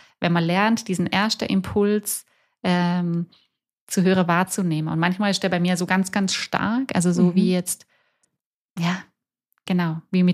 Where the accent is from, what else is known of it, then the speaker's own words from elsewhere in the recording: Bräunlingen, Baden-Württemberg, Germany; ich bin in Bräunlinger groß geworden, ich habe hier auch so meine Geschichte und meinen Weg